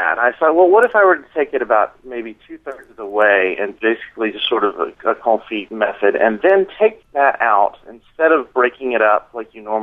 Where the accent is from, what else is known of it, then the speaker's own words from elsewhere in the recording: Memphis, Tennessee, United States; I'm being from Memphis originally, I'm a huge fan of a good smoky pork shoulder.